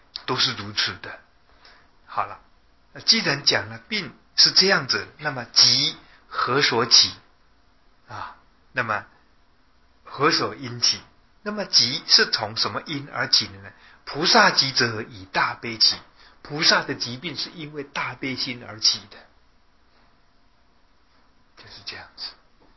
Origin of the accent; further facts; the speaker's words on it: China; 所以我们中国人讲孝道的意思是说